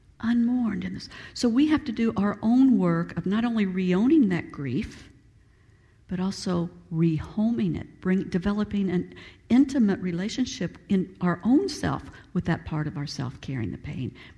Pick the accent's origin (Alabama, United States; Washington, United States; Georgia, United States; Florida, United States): Florida, United States; Tampa; I come from Tampa, and you may or may not know that MacDill Air Force Base in Tampa is